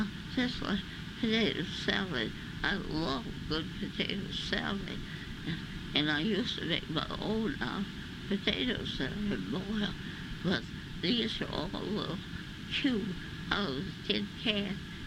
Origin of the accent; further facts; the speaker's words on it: Carson City, Nevada, United States; Well, I was born there, went to school there.